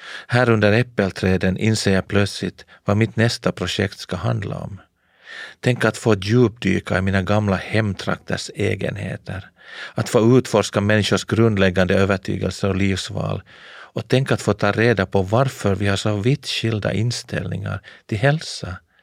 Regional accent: Ostrobothnia, Finland; Själv är jag uppvuxen i norra delen av Österbotten, i det svenskspråkiga bibelbältet.

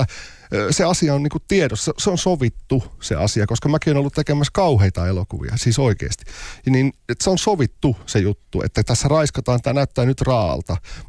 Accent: Tornio, Lapland, Finland; Mä olin Torniossa, mistä mä oon kotoisin

